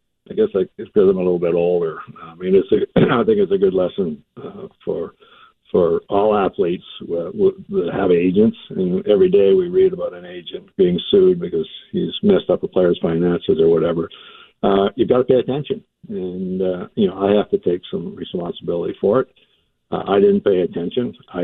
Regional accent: Parry Sound, Ontario, Canada; also born or lived in Boston; growing up in Perry Sound, you know, I dreamt about having a statue in front of the guard.

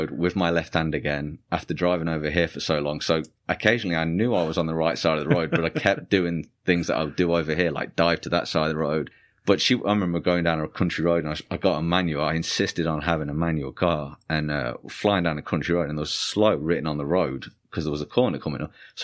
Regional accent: England, United Kingdom; now in United States; I came from England

